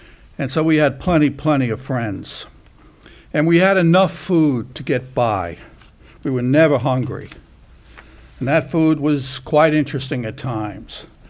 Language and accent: English; Brooklyn, New York, United States; where I grew up, Brooklyn, New York, during the 1950s and 60s, all the way up to the 70s. You know, growing up in New York, we didn't have much money or possessions